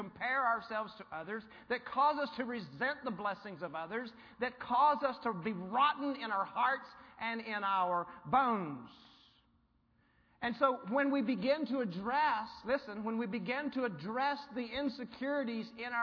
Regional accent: Monahans, Texas, United States; I'm going to my hometown tomorrow of Monahans

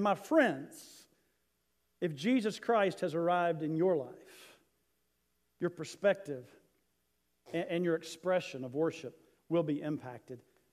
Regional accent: Tennessee, United States; I'm from East Tennessee, that's where my family's from, 4 generations back.

